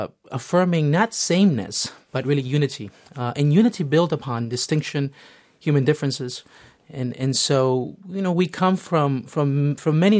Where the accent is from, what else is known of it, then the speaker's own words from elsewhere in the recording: Miami, Florida, United States; Growing up in Miami, of course, was a great gift to me because I grew up with many people from different parts of Latin America.